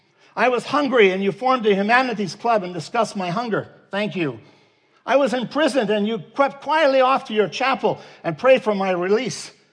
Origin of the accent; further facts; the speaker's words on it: Netherlands; also born or lived in Southern Alberta, Canada; now in Canada; I'm from Holland. You know, if you're not Dutch, you're not much. Well, I was brought up with that saying.